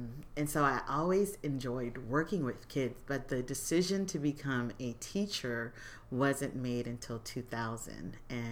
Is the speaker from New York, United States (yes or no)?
no; Washington, United States; also born or lived in Ashdown, Arkansas; I grew up in Washington State. I was born in Ashdown, Arkansas. Family moved up here when I was young because of the hiring boom at Boeing.